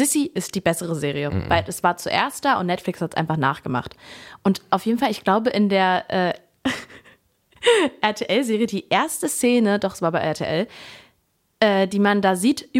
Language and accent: German; East Germany, Germany; Und das ist aber nicht nur bei uns im Osten so